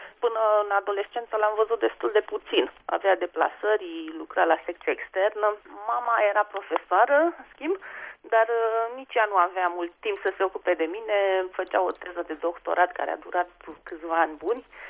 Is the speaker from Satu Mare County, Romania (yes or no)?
no; Bucharest, Romania; am copilărit în București, cum s-a spune, între betoane. Bunicii, ambele perechi de bunici locuiau la oraș, cei materni la București, cei paterni la Târgu Mureș.